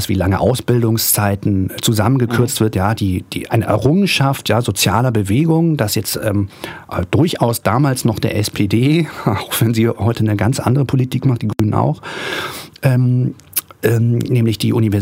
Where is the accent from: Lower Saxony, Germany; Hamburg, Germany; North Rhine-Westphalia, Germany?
Hamburg, Germany; Also ich komme aus dem Hamburger Plattenbau, also aus dem westdeutschen Plattenbau in Hamburg, eine Arbeitersiedlung, und hänge in gewisser Weise auch daran.